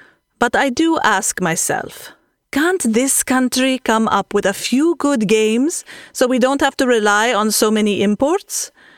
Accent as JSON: {"language": "English", "country": "Jordan", "said": "So, I'm from Jordan, and every time my kids turn on their tablets or phones, I worry."}